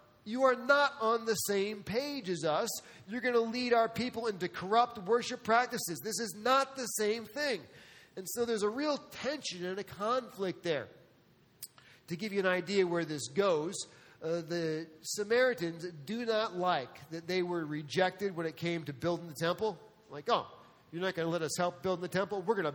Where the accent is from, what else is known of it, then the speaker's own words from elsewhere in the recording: New York, United States; You know, I grew up outside of New York City.